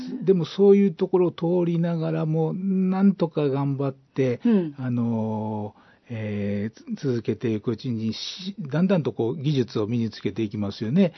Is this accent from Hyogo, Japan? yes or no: yes; Kobe, Hyogo, Japan; 私はもう神戸で生まれまして、神戸で育ちました。